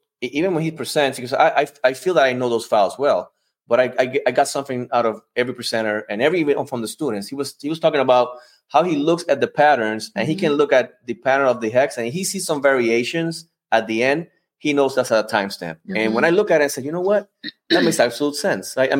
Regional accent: Puerto Rico; obviously I'm from Puerto Rico and, you know, I have an 8-year-old. And sometimes I just speak, you know, with my accent.

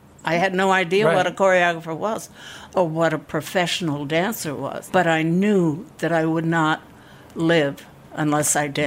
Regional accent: Boston, Massachusetts, United States; born there; I was born in Boston.

